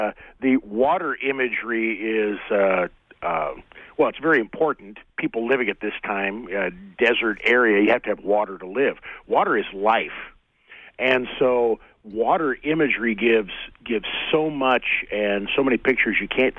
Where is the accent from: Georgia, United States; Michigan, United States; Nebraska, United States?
Nebraska, United States; That's up in my neck of the woods. I'm from Northeast Nebraska too.